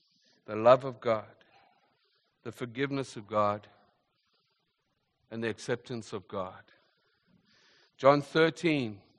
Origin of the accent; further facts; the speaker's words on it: South Africa; I grew up in South Africa